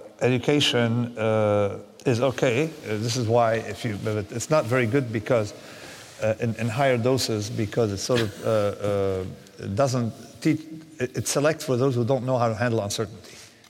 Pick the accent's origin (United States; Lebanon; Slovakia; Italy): Lebanon; I'm Greek Orthodox from Lebanon. So right. It's a threatened minority that you understand.